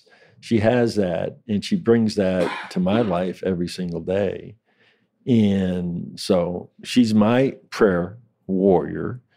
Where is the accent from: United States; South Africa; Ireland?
Ireland; I'm an Irishman, okay?